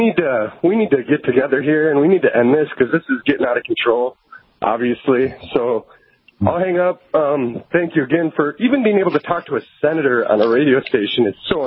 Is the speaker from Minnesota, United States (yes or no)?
yes; Minnesota, United States; moved away; I'm a transplant from Minnesota about a year and a half ago.